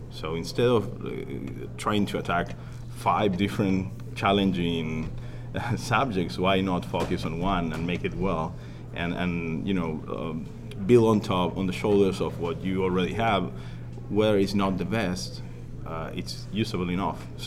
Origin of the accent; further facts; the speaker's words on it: Buenos Aires, Argentina; I grew up in Buenos Aires.